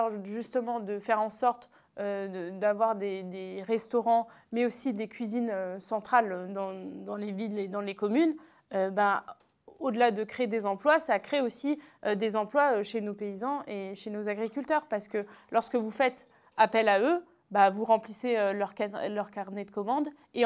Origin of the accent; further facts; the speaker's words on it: Grand Est, France; now in Lyon, France; je suis députée de Lyon, mais je suis originaire de Lorraine et d'une petite commune de la Meuse.